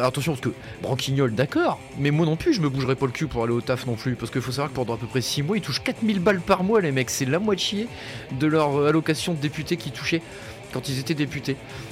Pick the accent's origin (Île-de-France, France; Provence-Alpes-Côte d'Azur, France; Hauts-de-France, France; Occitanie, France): Hauts-de-France, France; moi je suis ch'ti, consanguin et fier de l'être.